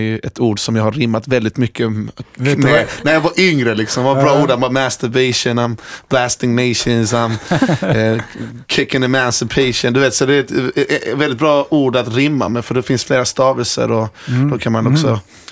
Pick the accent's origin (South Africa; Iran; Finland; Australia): Iran; now in Sweden; Jag är då ursprungligen från Iran